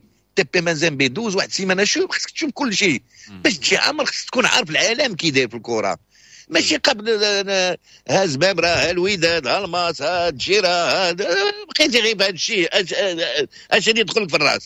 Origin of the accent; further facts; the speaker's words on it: Morocco; واش حنا برتقيز حنا ماشي برتقيز حنا مغاربه